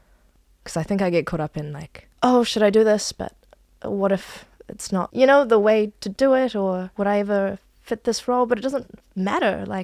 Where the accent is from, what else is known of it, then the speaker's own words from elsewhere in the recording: Manawatū-Whanganui, New Zealand; now in Auckland, New Zealand; I'm an actor in Tāmaki Makaurau. I was born and raised in the Manawatū. My parents are Chinese, and so is my face.